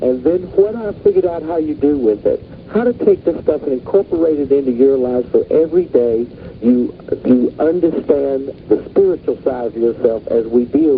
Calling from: Minneapolis, Minnesota, United States; From Minneapolis, sorry.

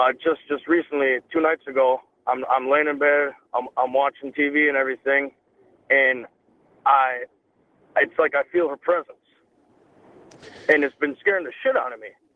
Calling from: Port Washington, Wisconsin, United States; I'm calling actually from Wisconsin, Port Washington. Been living there for about 22 years, approximately.

